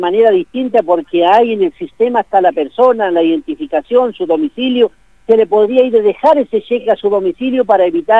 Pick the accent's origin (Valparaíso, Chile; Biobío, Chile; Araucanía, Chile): Araucanía, Chile; Lumaco; yo soy del área de Lumaco, como por decir una ciudad para identificar, pero mi comunidad de Coyinque